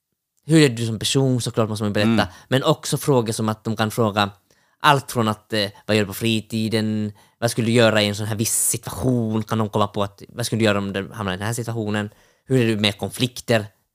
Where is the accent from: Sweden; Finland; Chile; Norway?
Finland; så att verkligen visa att jag var stolt finsk